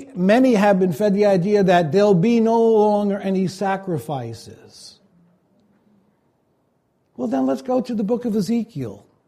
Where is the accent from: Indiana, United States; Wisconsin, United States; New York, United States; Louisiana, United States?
New York, United States; Brooklyn; I grew up in Brooklyn where one side we had the Satmar and the other side we had the Chabad.